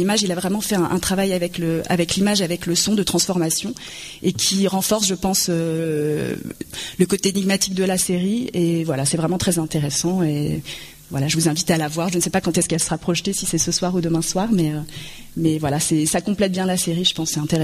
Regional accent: Normandy, France; Moi, à la base, je suis normande, donc voilà, c'était la capitale.

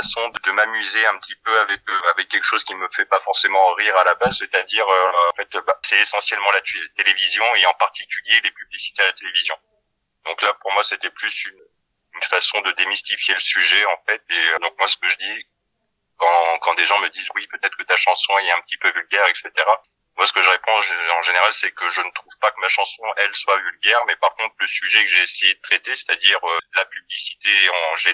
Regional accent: Toulon, Provence-Alpes-Côte d'Azur, France; born there; Je suis né à Toulon, et puis bah, maintenant, je suis en Charente, je vis en Charente.

